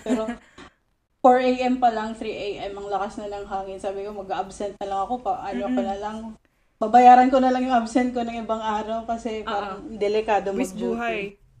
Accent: Tacloban, Eastern Visayas, Philippines; So, yun. Taga-Tacloban ako. I'm 32 years old.

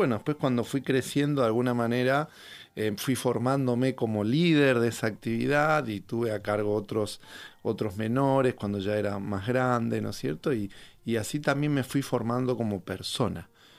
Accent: Buenos Aires, Argentina; como buenos citadinos o porteños de allí de la ciudad

